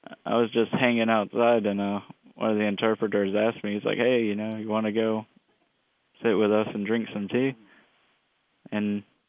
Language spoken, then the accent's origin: English; Roswell, Georgia, United States; in Roswell at the North Fulton Regional Medical Center. I lived in Cumming, Georgia, till I was about 3, I believe. Then I moved to Forsyth, outside Gainesville, around that time.